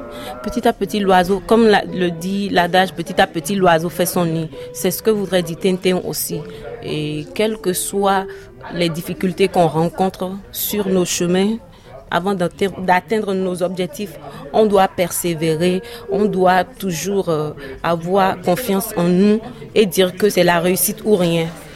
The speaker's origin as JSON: {"language": "French", "town": "Abomey", "region": "Zou", "country": "Benin", "said": "je suis une princesse parce que je suis d'Abomey. Et je suis une arrière petite fille du roi Béanzin."}